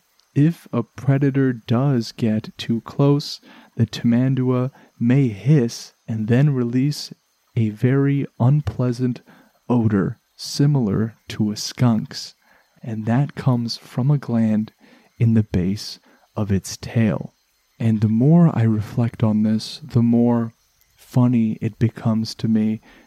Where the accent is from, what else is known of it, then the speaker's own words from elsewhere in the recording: Canada; I know I'm Canadian and I don't say them all quite properly.